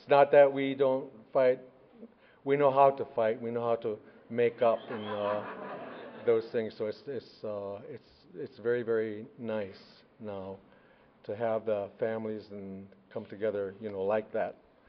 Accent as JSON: {"language": "English", "country": "United States", "said": "I am from the Mohican Nation, and our tribe is a clan system, so I was born for the Turtle Clan on my mother's side"}